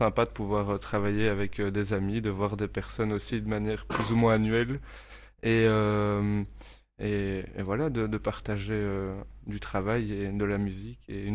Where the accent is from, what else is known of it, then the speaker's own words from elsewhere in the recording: Wallonia, Belgium; moi je viens du Brabant wallon et j'étudie à Bruxelles en graphisme.